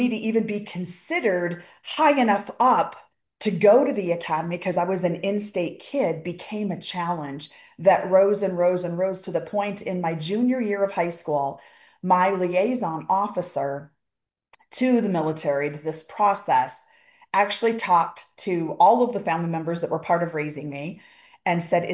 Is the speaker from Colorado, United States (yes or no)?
yes; Colorado, United States; And where I grew up in Colorado, I actually got to see some of the military planes